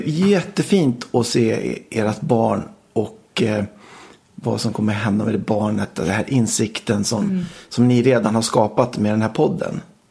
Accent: Stockholm, Stockholm County, Sweden; jag växte upp i Stockholm

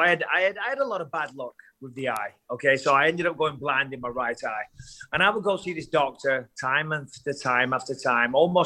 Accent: Clitheroe, North West England, United Kingdom; trust me, I'm from Clitheroe.

